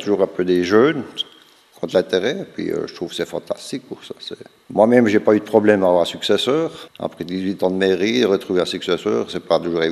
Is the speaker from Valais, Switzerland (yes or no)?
no; Jura, Switzerland; L'origine, je viens de Rockenburg. C'est Bas-le-Campagne, anciennement district de Delémont.